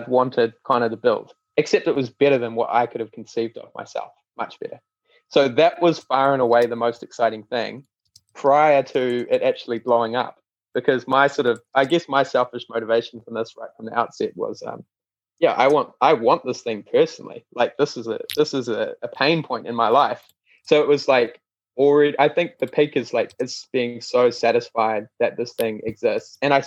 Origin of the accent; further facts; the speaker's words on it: New Zealand; I'm from, you know, rural New Zealand. I'm not from Silicon Valley or New York City or anything like that.